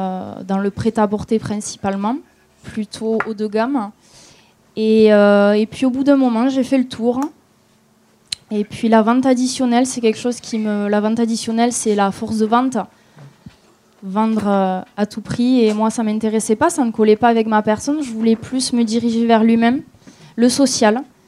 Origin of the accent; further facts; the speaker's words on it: Toulouse, Occitanie, France; Alors, moi, je viens de Toulouse, j'ai 25 ans.